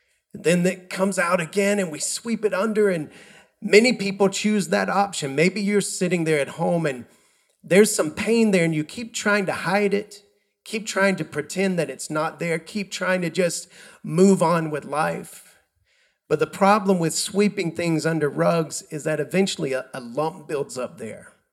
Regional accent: United States; now in Indonesia; right here at home in Indonesia. Also, my home country of the United States

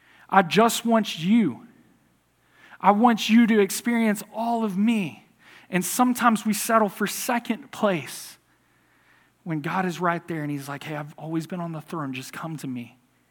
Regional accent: Harmony, Texas, United States; but I'm a redneck from Harmony, Texas, okay?

